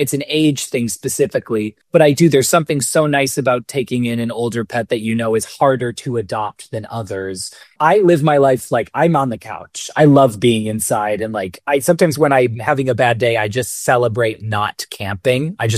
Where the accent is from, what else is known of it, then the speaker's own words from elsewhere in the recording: Rochester, New York, United States; And then I moved from New York back to my hometown. I'm from Rochester, New York.